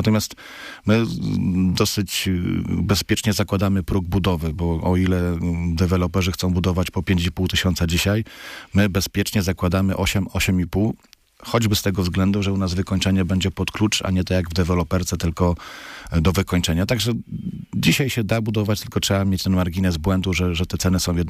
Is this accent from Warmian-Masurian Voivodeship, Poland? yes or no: no; Paczków, Opole Voivodeship, Poland; bo też jestem z Paczkowa